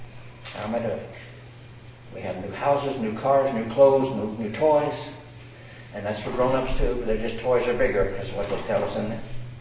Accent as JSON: {"language": "English", "town": "Peoria", "region": "Illinois", "country": "United States", "tie": "born or raised there", "said": "Where we grew up in Peoria"}